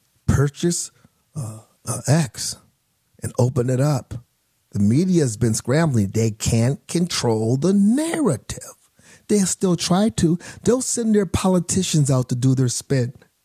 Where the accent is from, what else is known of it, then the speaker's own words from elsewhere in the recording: Phoenix, Arizona, United States; I am from Phoenix, Arizona.